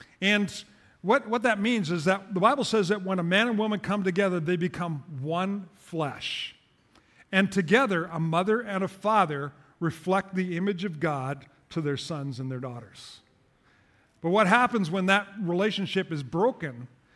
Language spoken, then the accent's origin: English; Trenton, Ontario, Canada; When I was growing up in Southern Ontario in the Trenton Belleville area